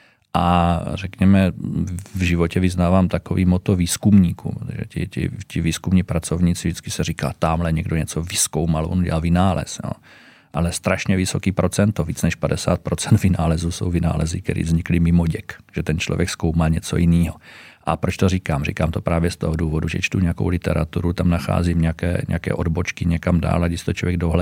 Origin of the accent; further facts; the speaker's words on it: Moravia, Czechia; Jsem Moravák, takže strašně rád putuju po Víně.